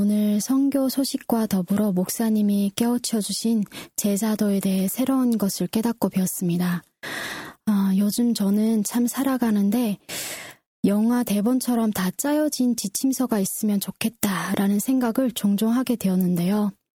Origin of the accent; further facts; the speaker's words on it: North Korea; 우리 고향 북조선 성도님들 또한 하나님 안에서 한 가족이 될 수 있고